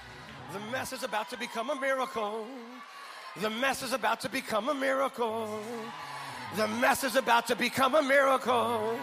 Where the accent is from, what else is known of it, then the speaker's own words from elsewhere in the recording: Bethlehem, Pennsylvania, United States; I attended Assembly of God Church in Allentown, Pennsylvania. I'm from Bethlehem, Pennsylvania. That's why I have a messianic complex.